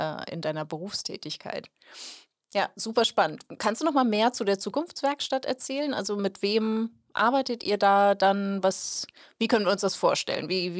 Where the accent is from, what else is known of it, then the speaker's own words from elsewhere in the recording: North Rhine-Westphalia, Germany; Ja, ich bin aus Ostwestfalen